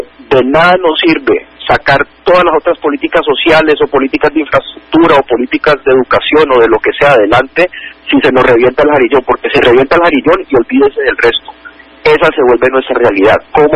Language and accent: Spanish; Cali, Valle del Cauca, Colombia; es tan importante que como caleños, como conciudadanos, entendamos la magnitud del problema